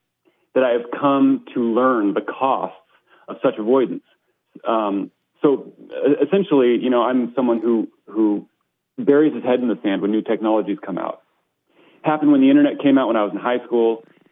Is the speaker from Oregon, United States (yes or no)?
yes; Sisters, Oregon, United States; also born or lived in San Luis Obispo, California; Well, I spent the first 10 years of my life in San Luis Obispo, California, and at that point, my family moved up to Sisters, Oregon, where I finished out my high school education.